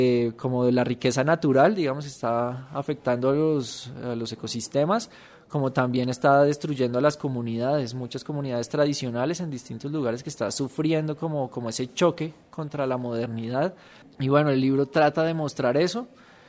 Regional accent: Colombia; soy colombiano

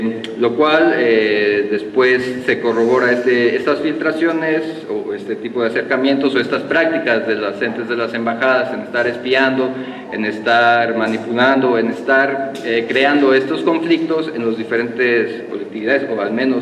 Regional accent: Mexico; somos de México.

